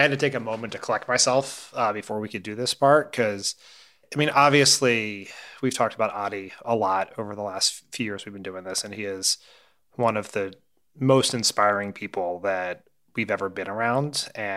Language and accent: English; Delaware, United States; like Scranton and his neighborhood of Claymont, Delaware, which, you know, near where I grew up